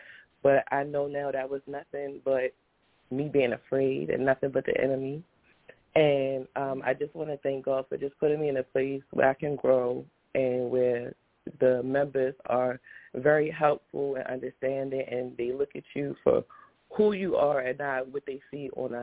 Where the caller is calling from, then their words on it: Baltimore, Maryland, United States; I'm calling in from Baltimore.